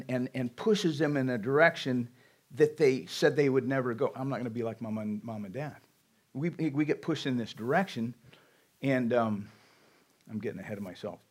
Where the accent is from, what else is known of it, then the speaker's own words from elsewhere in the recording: Alpine, United States; We grew up in Alpine, or I grew up most of my life in Alpine.